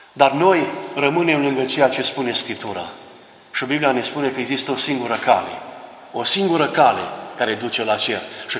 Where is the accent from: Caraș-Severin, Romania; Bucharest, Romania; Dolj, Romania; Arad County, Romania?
Caraș-Severin, Romania; Oravița; când eram copil la Oravița, în județul Cara Severin.